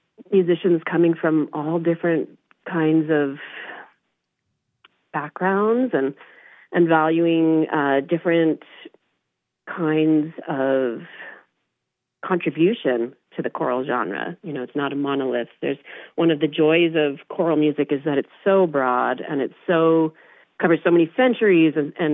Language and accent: English; Long Island, New York, United States; I grew up in Long Island, New York.